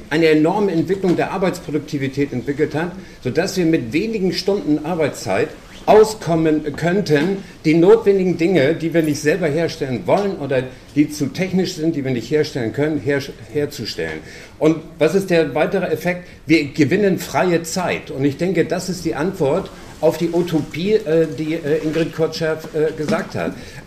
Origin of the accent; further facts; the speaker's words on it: Stade, Lower Saxony, Germany; Ich komme aus Stade und arbeite mit in der Vorbereitungsgruppe für den Wachstumskongress.